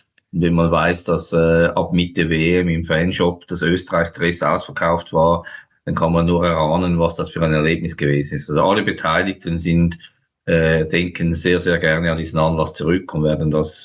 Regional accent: Switzerland; in der Schweiz, wo ich herkomme

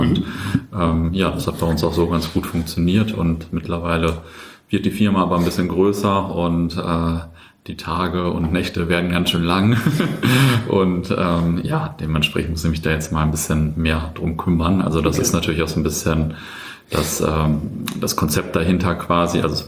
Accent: Löhne, North Rhine-Westphalia, Germany; also born or lived in Buxtehude; und aufgewachsen in Löhne im Kreis Herford.

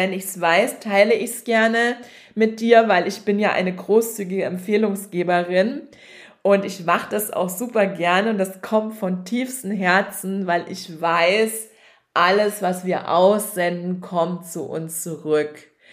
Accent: Saxony, Germany; Und die Leipziger Buchmesse ist für mich in meiner Heimat, also in Sachsen.

